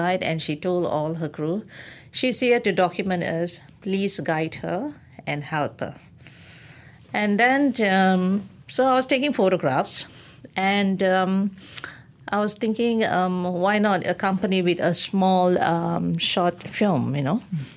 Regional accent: Kepong, Kuala Lumpur, Malaysia; I grew up in Kepong, whereby I'm surrounded with Chinese opera.

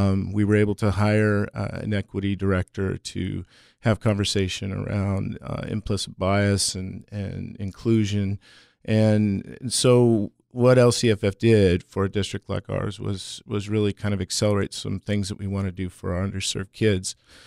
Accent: Los Angeles, California, United States; I come from the Los Angeles area. I was born and raised in Southeast LA.

